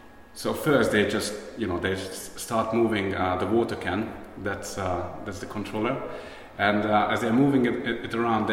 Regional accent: Hungary; and I'm from Hungary.

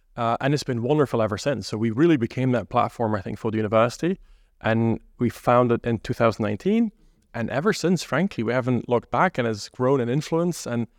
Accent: Belgium; moved away as an adult; also born or lived in United States; now in United Kingdom; Oh, well, I'm from Belgium. I grew up there and then did part of my economic studies in Belgium, but then quite quickly actually left for the United States

